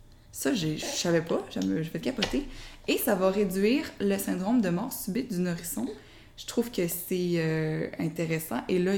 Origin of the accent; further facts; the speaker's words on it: Quebec, Canada; malgré que je suis québécoise